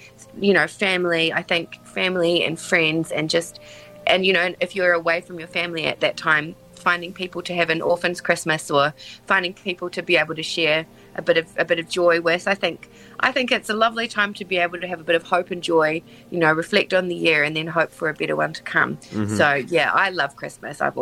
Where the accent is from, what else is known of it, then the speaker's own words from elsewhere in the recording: Whangarei, Northland, New Zealand; Like, yeah, I'm just from Whangarei.